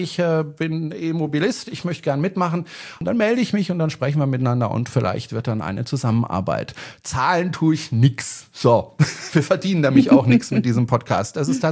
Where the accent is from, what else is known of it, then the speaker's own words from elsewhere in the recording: Freiburg, Baden-Württemberg, Germany; ich bin in den Bergen sozusagen aufgewachsen, also in Freiburg. Also ich bin jedes Wochenende mit meiner Oma im VW Käfer Cabrio in den Schwarzwald gefahren.